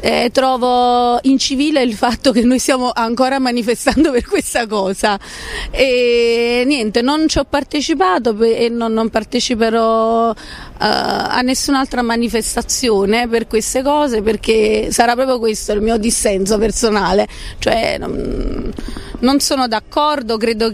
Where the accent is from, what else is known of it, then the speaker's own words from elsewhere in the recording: San Giorgio a Cremano, Campania, Italy; No, io sono napoletana, però sono di San Giorgio a Cremano, quindi c'è un sindaco.